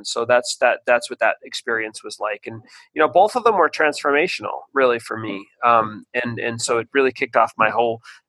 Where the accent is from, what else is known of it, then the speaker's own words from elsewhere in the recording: Boston, Massachusetts, United States; born there; I was born in Boston.